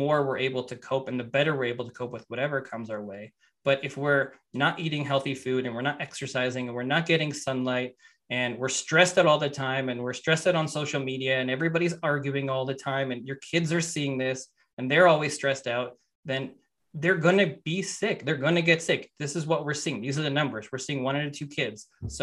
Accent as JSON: {"language": "English", "country": "Canada", "said": "And it's different because I come from Canada, so it's a very different model there."}